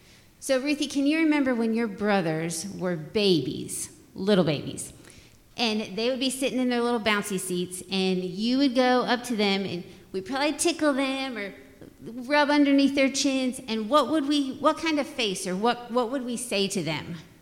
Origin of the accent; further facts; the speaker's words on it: New York, United States; Because I grew up in New York and it was cold all the time.